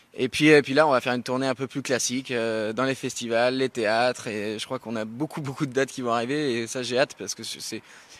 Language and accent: French; Nouvelle-Aquitaine, France; J'ai grandi dans la Creuse, donc c'est difficile de faire plus rural que la Creuse. Et je suis fils de prof aussi.